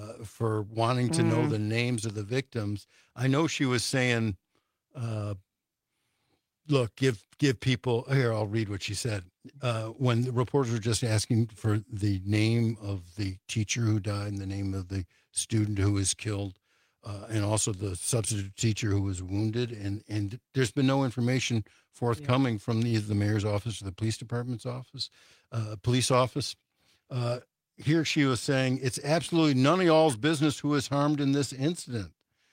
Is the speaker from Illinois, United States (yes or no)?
yes; Highland Park, Illinois, United States; now in Madison, United States; Not unexpected because, you know, like I grew up in Highland Park, Illinois, and they had that 4th of July parade shooting there.